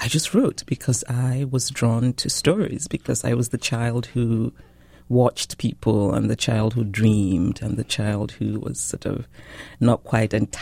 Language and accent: English; Nigeria; I am Nigerian. I'm a Nigerian who spends a bit of time in America.